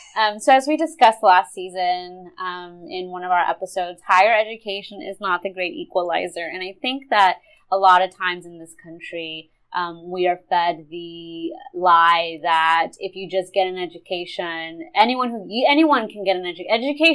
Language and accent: English; Texas, United States; In the state that I went to, I'm from Texas